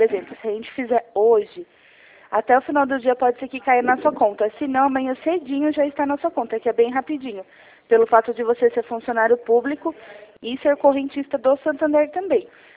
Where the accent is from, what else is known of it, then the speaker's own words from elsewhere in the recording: Jundiaí, São Paulo, Brazil; Não, eu sou de Jundiaí.